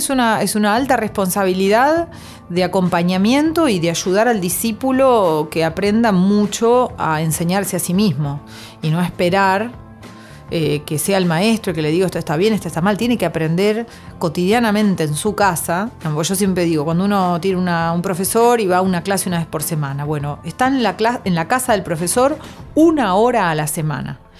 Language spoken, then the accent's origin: Spanish; Argentina; Soy una mujer argentina de 45 años, madre de una niña de 7 años … docente, flautista, música, compositora.